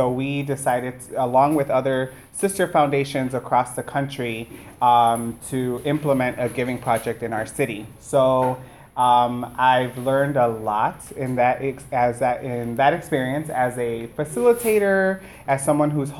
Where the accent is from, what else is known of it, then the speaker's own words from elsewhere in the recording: Chicago, Illinois, United States; Is anyone here from Chicago? Yay! I'm from Chicago, from Crossroads Fund.